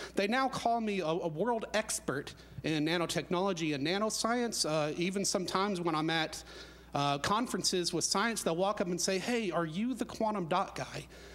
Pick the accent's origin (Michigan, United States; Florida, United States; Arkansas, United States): Arkansas, United States; born there; Yes, sir, absolutely. I was born in Arkansas. I was the son of a would-be farmer.